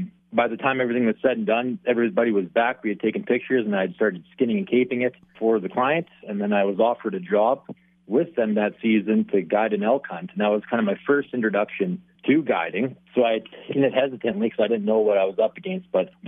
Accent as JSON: {"language": "English", "region": "Manitoba", "country": "Canada", "tie": "born or raised there"}